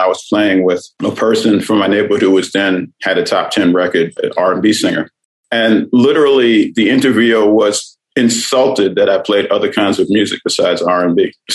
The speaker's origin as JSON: {"language": "English", "town": "Brooklyn", "region": "New York", "country": "United States", "said": "I mean, I'm from Brooklyn. I'm from that time."}